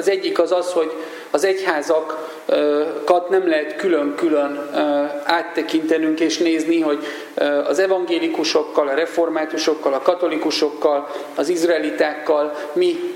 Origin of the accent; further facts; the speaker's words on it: Körmend, Vas, Hungary; born there; én egy vasmegyei kisvárosban, Körmenden születtem